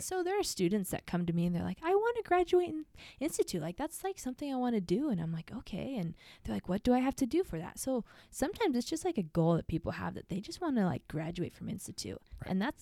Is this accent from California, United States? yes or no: no; Arizona, United States; now in St. George, United States; But I'm from Arizona, like I said, and I had a good friend in high school, and she was Christian.